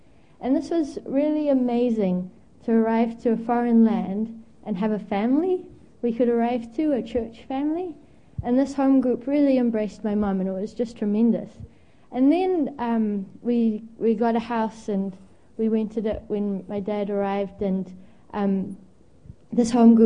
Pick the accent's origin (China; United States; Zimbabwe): Zimbabwe; now in New Zealand; So I have a weird accent. I'm from Zimbabwe, but Zimbabweans don't actually pick it, which is weird.